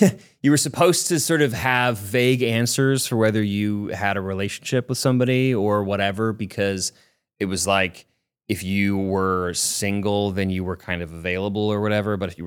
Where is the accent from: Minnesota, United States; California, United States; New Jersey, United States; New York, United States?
California, United States; Simi Valley; I'm from Simi Valley